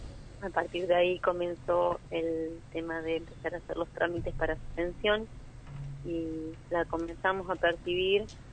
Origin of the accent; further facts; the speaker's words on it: Recreo, Santa Fe, Argentina; Además, cuento con el gasto de traslados a la ciudad de Santa Fe, yo soy de Recreo